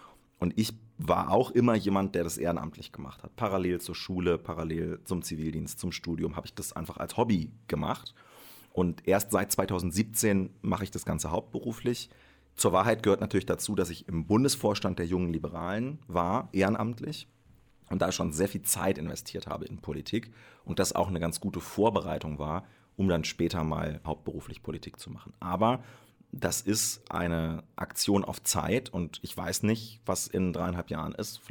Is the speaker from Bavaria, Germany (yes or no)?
no; Dassel, Lower Saxony, Germany; also born or lived in Wolfenbüttel; Also ich bin gebürtig aus der Region Braunschweig, das ist richtig. In Wolfenbüttel bin ich zur Welt gekommen und da sind wir weggezogen, als ich so 7 Jahre alt war ungefähr, weil meine Mutter einen Job bekommen hat als Lehrerin an der Paul-Gerhardt-Schule in Dassel.